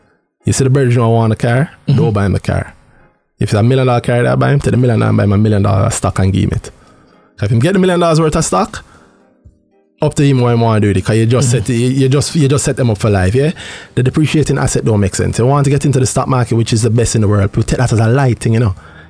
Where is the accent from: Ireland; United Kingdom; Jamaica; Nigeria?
Jamaica; You, as a Jamaican, our life has been taught our entire lives that you already know enough to manage money